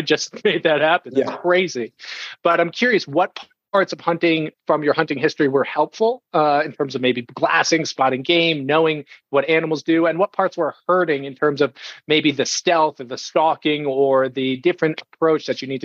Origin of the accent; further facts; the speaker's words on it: New York, United States; I'm from Long Island, New York, which is a bow only unit.